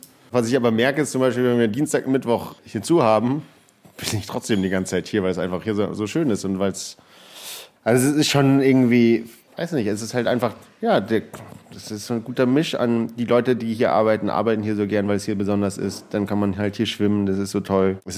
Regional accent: Munich, Bavaria, Germany; vor allem als Münchner

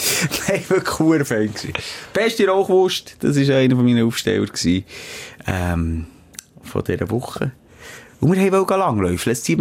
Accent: Bern, Switzerland; Ich sage, wirklich, ich bin ein Berner und ich habe unsere Berge gerne.

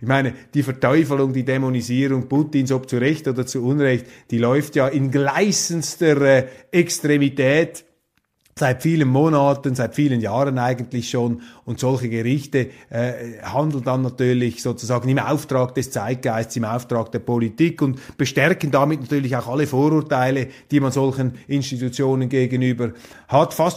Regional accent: Switzerland; aber Sie verstehen mich als Schweizer, als neutraler, wohlwollender Hausgast

